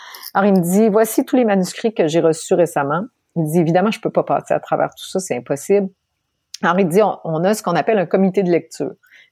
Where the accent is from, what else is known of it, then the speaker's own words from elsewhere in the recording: Quebec, Canada; accent: Quebec French; T'imagines, moi, mon accent québécois, c'était compliqué au début, là.